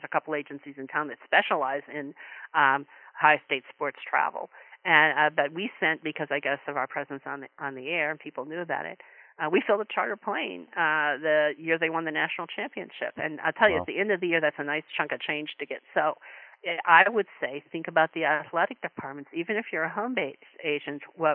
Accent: Bowling Green, Ohio, United States; My sister and I, you know, were casually interested in football. We grew up in Bowling Green, Ohio, that has Bowling Green Falcons with the university.

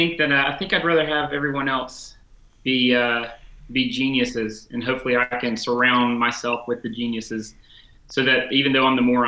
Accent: Edenton, North Carolina, United States; So I'm an Eastern North Carolina guy. I'm from Edenton, North Carolina, which is Northeastern North Carolina.

